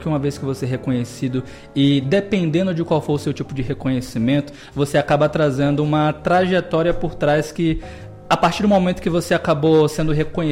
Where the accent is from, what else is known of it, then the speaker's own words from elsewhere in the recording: Salvador, Bahia, Brazil; also born or lived in Rio de Janeiro; now in Vitória da Conquista, Brazil; eu não sou daqui, tá? Mas eu considero a Vitória da Conquista minha terra. Eu sou de Salvador, morei muito tempo em Salvador, muito tempo no Rio de Janeiro